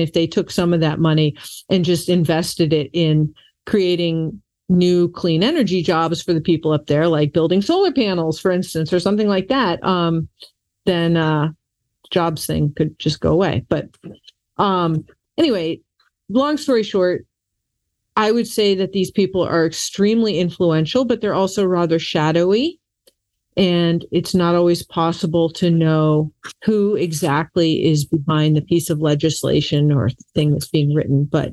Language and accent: English; Massachusetts, United States; I had recently moved back to my home state of Massachusetts many years ago